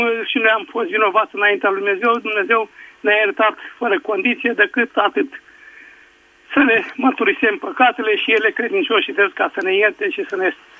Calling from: Pitești, Argeș, Romania; din Pitești.

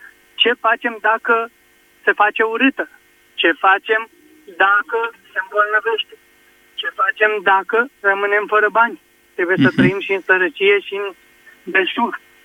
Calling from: Dolj, Romania

